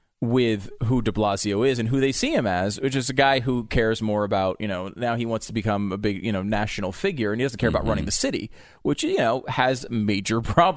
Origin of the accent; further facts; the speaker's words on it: Connecticut, United States; I could say that growing up in Connecticut, largely, I don't think I would have, you know, if I wasn't in this business, I wouldn't have any interest or knowledge about what a semi-automatic weapon was.